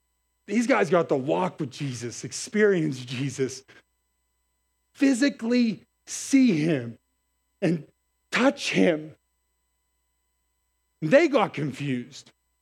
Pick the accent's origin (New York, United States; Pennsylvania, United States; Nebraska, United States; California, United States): Pennsylvania, United States; McKeesport; I'm from McKeesport.